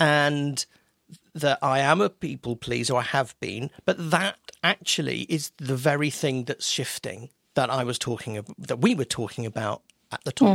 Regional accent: United Kingdom; We are we're in Western Europe. We are from the United Kingdom.

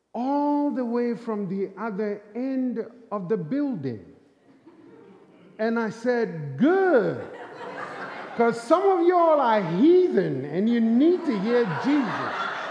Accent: Charleston, United States; I am from the Charleston area. We live in the Charleston area.

